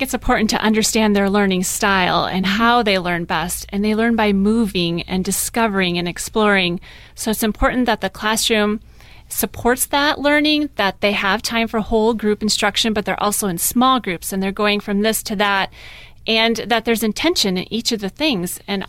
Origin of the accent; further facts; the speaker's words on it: Minnesota, United States; now in Texas, United States; No, we're originally from Minnesota.